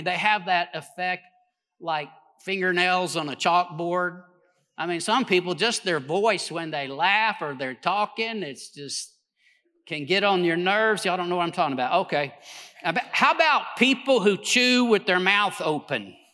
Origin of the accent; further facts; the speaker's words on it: Texas, United States; I'm a Texan. I mean, if I take a breath in the middle of a sentence, I don't need your help.